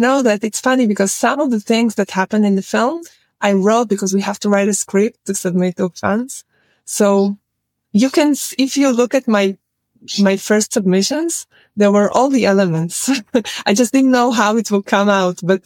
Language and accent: English; Tel Aviv, Tel Aviv District, Israel; English is a second language; I'm from Tel Aviv, from the big city.